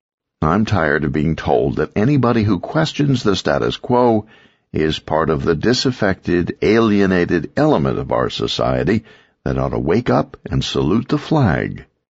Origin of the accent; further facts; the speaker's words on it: Midwest, United States; Especially growing up in the Midwest, you never even contemplate that your government might not be telling the truth.